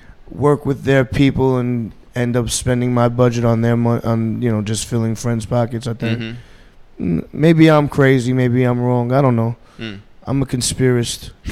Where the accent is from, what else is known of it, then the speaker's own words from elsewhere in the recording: New York, United States; You know, growing up in New York, you just, you know, a little bit of Indian words.